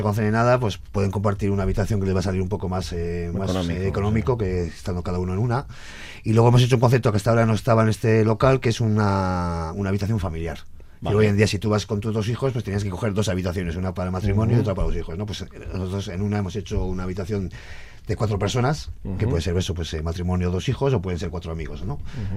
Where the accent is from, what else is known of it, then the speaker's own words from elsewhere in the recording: Zuia, Basque Country, Spain; Yo vengo de Zuya.